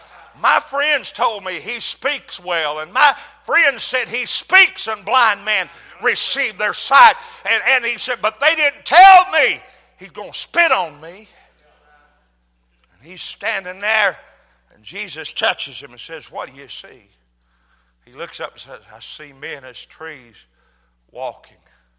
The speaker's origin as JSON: {"language": "English", "region": "Tennessee", "country": "United States", "tie": "born or raised there", "said": "I was born and raised in Tennessee, had never been to Nashville before."}